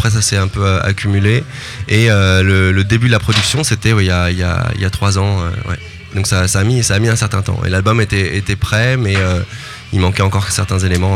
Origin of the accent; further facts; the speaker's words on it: Paris, Île-de-France, France; born there; also born or lived in Picardy; Et moi j'ai vécu un petit peu en Picardie, mais je suis né à Paris et je vis à Paris.